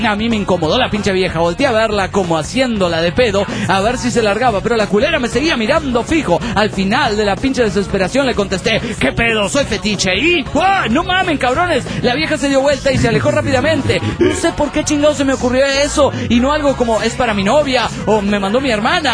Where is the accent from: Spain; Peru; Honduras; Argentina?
Peru; Pucallpa, Ucayali; de Pucallpa, Perú.